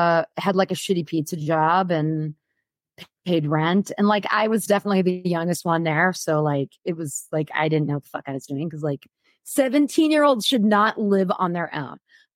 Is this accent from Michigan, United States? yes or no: no; Omaha, Nebraska, United States; now in Seattle, United States; I grew up in Omaha, Nebraska, and I went to my first punk show, I think, in like my 83 or 84